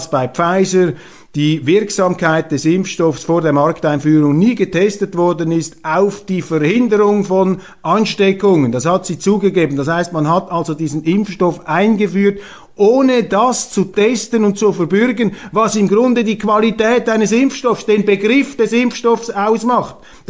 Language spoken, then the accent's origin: German; Switzerland; auf die wir sowieso nicht als Schweizer, aber Sie als Deutsche, als Österreicher, wo auch immer